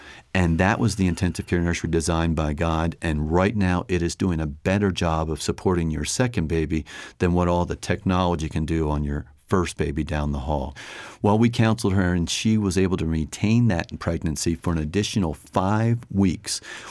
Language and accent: English; Pensacola, Florida, United States; I'm from Pensacola. If you travel over to Pensacola this time of the year, you will see lots of signs that say, warning, sea turtle nest, do not disturb.